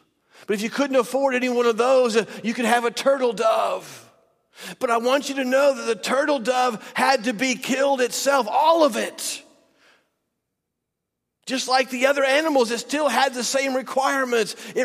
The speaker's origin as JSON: {"language": "English", "region": "Iowa", "country": "United States", "said": "I'm from Iowa. Nobody knows me in Louisiana."}